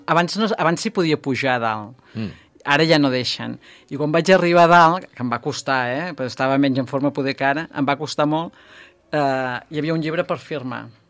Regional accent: Sant Feliu, Catalonia, Spain; jo sempre parlo de Sant Feliu, sempre

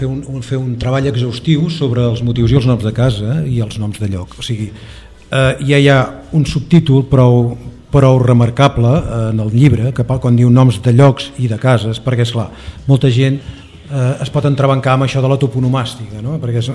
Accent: Granollers, Catalonia, Spain; Jo sóc fill de Granollers

